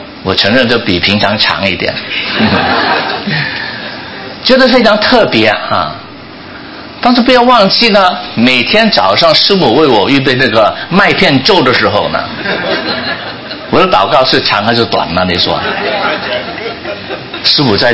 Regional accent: Southern Fujian, China; 我是闽南人啦

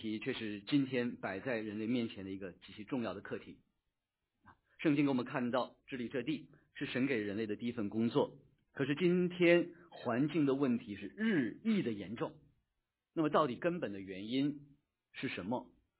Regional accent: North China, China; 我小时候在北方长大，小时候北方呢，那时候雾霾还是没有听过的词

